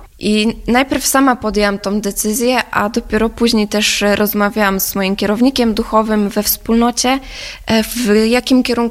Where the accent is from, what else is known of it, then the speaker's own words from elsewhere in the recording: Lubliniec, Silesian Voivodeship, Poland; moved away as an adult; now in Warsaw, Poland; jestem z Lublińca, aczkolwiek od prawie już 7 lat w Warszawie z uwagi na studia.